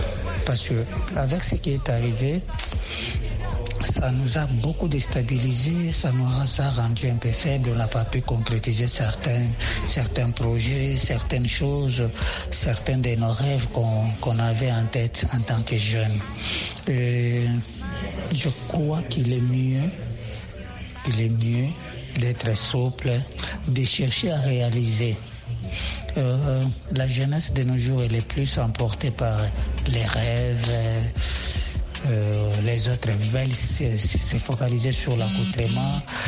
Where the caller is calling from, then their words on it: Lubumbashi, Haut-Katanga, DR Congo; depuis Lubumbashi, République démocratique du Congo, mon pays natal.